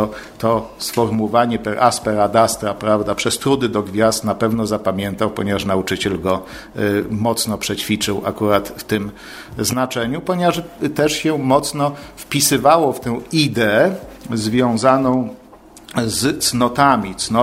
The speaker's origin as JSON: {"language": "Polish", "region": "Opole Voivodeship", "country": "Poland", "said": "Ja akurat pochodzę z diecezji opolskiej"}